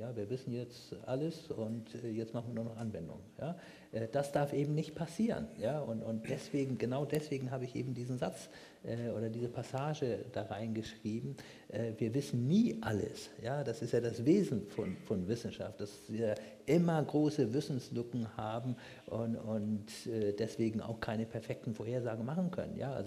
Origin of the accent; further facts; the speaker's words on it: Germany; und ich meine, bei uns in Deutschland geht es noch, muss ich sagen